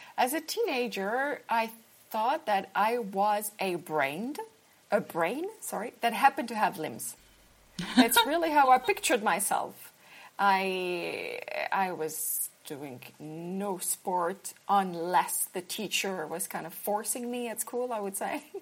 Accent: Paris, Île-de-France, France; moved away as an adult; now in Copenhagen, Denmark; I am French. I grew up in Paris.

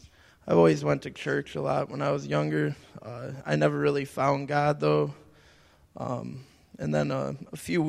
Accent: Springville, New York, United States; I'm from Springville, New York.

